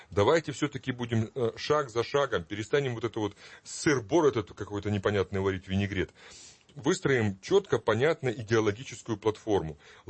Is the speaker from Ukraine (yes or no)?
yes; Ukraine; born there; потому что все-таки я там родился, в Малороссии